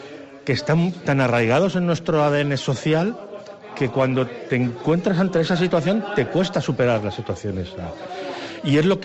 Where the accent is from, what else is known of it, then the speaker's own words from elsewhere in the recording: Madrid, Community of Madrid, Spain; Se desarrolla principalmente en Madrid, que es mi ciudad de origen